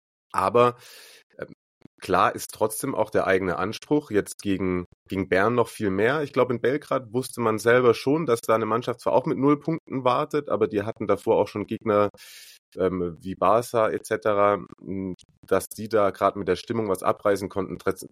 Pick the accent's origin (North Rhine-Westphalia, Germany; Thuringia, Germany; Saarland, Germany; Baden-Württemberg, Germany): Baden-Württemberg, Germany; accent: Swabian; Ich komme ja ursprünglich aus, bin gebürtiger Schwabe. Also ich könnte, wenn ich wollte, aber ich will nicht mit dem Schwäbeln.